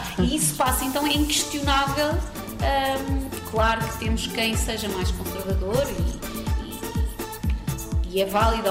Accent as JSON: {"language": "Portuguese", "country": "Portugal", "tie": "born or raised there", "said": "Mas como é que tu, sendo portuguesa de raiz, nasceste cá, não tens família, não tenho família de origem africana"}